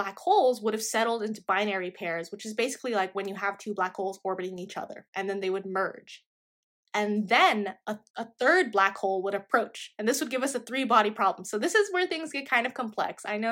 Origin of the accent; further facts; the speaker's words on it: Texas, United States; So this is kind of where the Texan in me comes out. If you didn't know, I'm from Texas, and I vividly remember this.